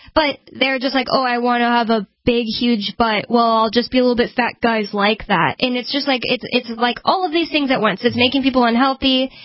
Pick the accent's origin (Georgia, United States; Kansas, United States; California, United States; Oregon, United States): Kansas, United States; also born or lived in Tennessee / Texas; I was growing up in the Bible Belt because I grew up in like Kansas, Tennessee, and Texas. My parents were. Or my dad was in the army, and my parents were Christian.